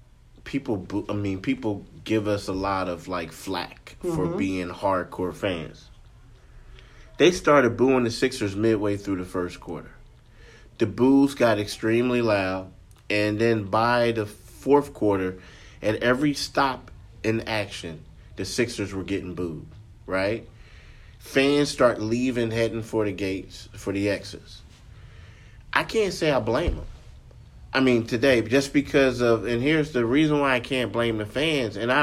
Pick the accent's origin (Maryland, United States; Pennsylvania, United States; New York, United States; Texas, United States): Pennsylvania, United States; Philadelphia; now in South Jersey, United States; Now, you know, I'm from Philly. I live in South Jersey now.